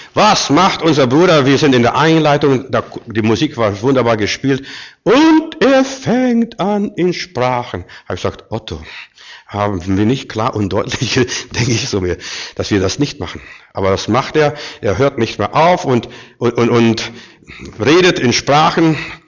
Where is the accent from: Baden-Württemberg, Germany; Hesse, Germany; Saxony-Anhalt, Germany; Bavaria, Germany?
Baden-Württemberg, Germany; Nein, ich kann nicht Griechisch. Ich bin Schwabe.